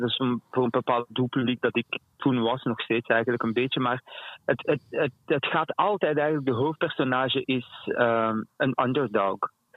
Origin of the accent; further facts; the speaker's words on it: Vilvoorde, Flanders, Belgium; ik ben dus geboren en getogen in Vilvoorde. En wij keken vroeger alleen maar naar Franstalige televisie.